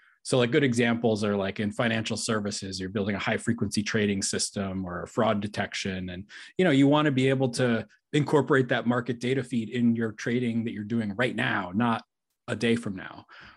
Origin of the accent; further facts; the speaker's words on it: Connecticut, United States; also born or lived in Rhode Island / Massachusetts; I love Rhode Island. I grew up in Connecticut, lived in Rhode Island for a long time, and 10 years ago, we would have been neighbors, I think, up in Massachusetts.